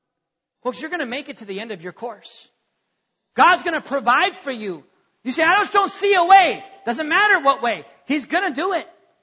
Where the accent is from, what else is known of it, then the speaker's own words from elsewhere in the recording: North Dakota, United States; Now, why in the world in North Dakota? Yeah, I grew up in North Dakota.